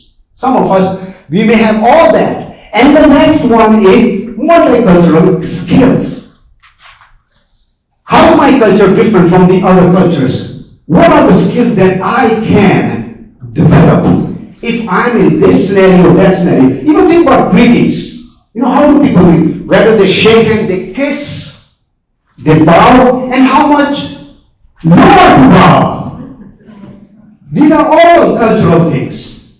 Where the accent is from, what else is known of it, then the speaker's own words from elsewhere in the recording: India; So I'm Indian. If I have to say greeting, I will put my hands together